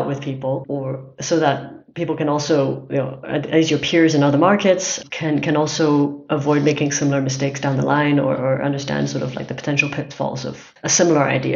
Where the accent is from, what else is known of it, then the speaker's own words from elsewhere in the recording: Hong Kong; I guess I grew up in Hong Kong. So after I went to business school, I moved back to Hong Kong to work as a proprietary trader, actually at Bank of America Merrill Lynch.